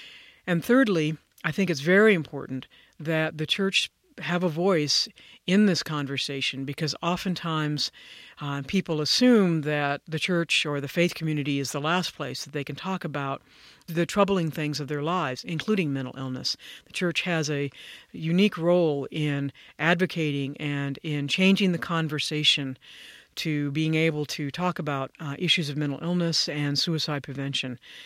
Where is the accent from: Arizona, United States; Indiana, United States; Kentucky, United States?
Arizona, United States; now in Santa Fe, United States; For me, growing up in Arizona, with the parents that I had and the time that I grew up there, desert was seen as a place to call home.